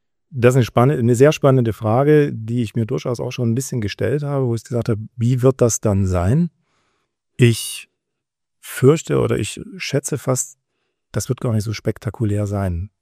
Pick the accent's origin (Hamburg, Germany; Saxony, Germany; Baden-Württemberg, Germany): Saxony, Germany; Chemnitz; in dem fantastischen Jahr 1971 geboren. Du siehst, war ein sehr guter Jahrgang, der dann gereift ist. Hier in Karl-Marx-Stadt steht auch noch im Ausweis mit drin, heute Chemnitz. Und das damals aufgewachsen in Altendorf im Flemminggebiet.